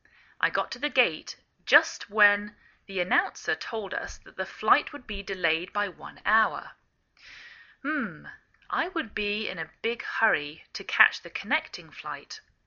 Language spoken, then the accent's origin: English; England, United Kingdom; now in United States